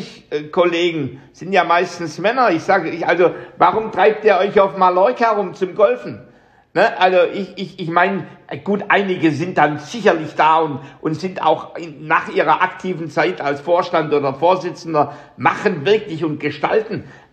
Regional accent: West Germany, Germany; Ich habe die demokratische Revolution in der DDR habe ich sozusagen als Wessi gesehen.

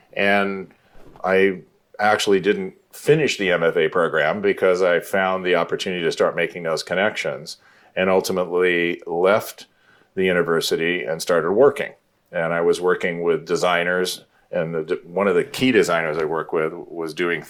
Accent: California, United States; it's a part of what took me back to California was I'm from California.

